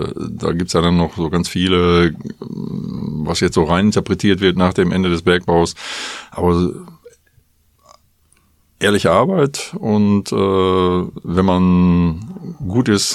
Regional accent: Bottrop, North Rhine-Westphalia, Germany; also born or lived in Gelsenkirchen; Ich bin 62 Jahre alt. Ich bin in Gelsenkirchen geboren. Ich bin also ein Ruhrgebietsjunge. Wir sind 1967 nach Bottrop gezogen und ich habe hier also die Schule besucht

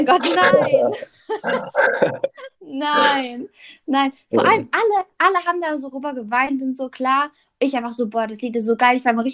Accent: Germany; born there; ich bin nämlich Kroatin, also ich wurde hier in Deutschland geboren, aber meine beiden Eltern kommen daher.

